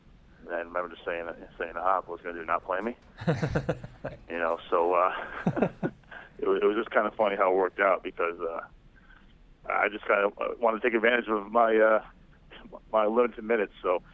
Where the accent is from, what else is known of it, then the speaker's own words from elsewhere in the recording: Rhode Island, United States; I just decided to go back to my home state of Rhode Island and be a teacher.